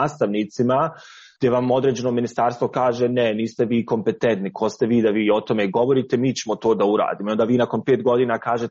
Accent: Bosnia & Herzegovina; dolazim iz Bosne i Hercegovine

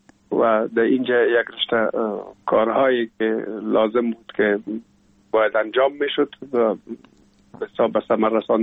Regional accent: Kabul, Afghanistan; born or raised there; also born or lived in Pul-e Khumri

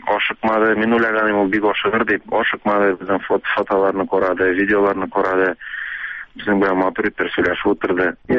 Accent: Tatarstan, Russia; Без Татарстаннан, берсе Башкортстаннан.

